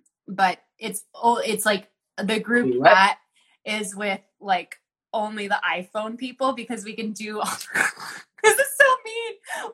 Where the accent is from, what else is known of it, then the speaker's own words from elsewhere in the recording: Philippines; because I have the lovely experience of being a Jew, but also being Filipino and having the most spicy, greasy, oily food ever